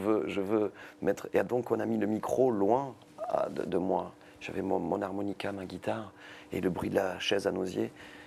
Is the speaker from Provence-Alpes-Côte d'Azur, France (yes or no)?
no; Perpignan, Occitanie, France; born there; Je suis né, évidemment, à Perpignan, donc c'est pour ça.